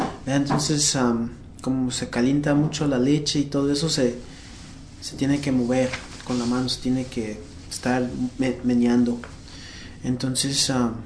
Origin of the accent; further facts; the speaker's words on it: Wittmann, Arizona, United States; I was born here in Arizona, and my parents are from Michoacán, Mexico. I've lived basically my whole life in Whitman, Arizona, which is far, far away from here and from Tempe, I think 56 miles.